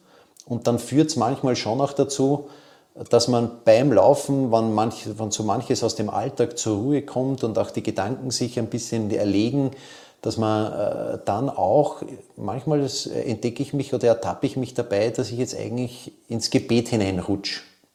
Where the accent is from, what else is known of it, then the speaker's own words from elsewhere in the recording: Vienna, Austria; Also es hat ja immer den Wien-Marathon gegeben und der ist bei uns im 6. Bezirk, wo ich aufgewachsen bin, immer zunächst einmal entlang der Gumpendorfer Straße gegangen, die Strecke.